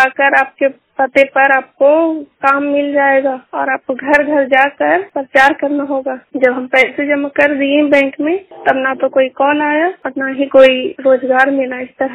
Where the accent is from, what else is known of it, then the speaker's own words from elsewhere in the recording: Lohardaga, Jharkhand, India; और मैं लोहरदगा जिला की रहने वाली हूँ।